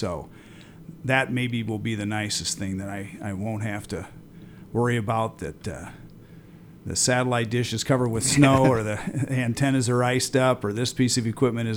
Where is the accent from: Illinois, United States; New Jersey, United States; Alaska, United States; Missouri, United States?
Illinois, United States; Henry; I grew up in Henry, Illinois.